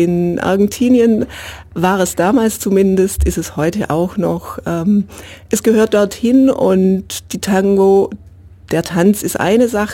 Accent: Rißtissen, Baden-Württemberg, Germany; Ich komme hier etwas westlich, 30 Kilometer aus Ristissen. Kleinen Dorf Ristissen.

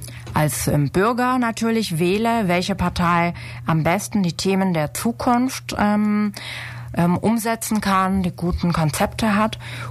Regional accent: Ulm, Baden-Württemberg, Germany; ich bin Ulmerin, ich bin in Ulm aufgewachsen, war auf dem Kepler, was hier um die Ecke ist.

